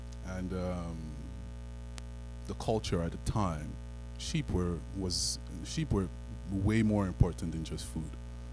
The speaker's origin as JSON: {"language": "English", "country": "Canada", "also_born_or_lived": "Nigeria", "said": "because I'm partly Canadian, but I'm partly Nigerian"}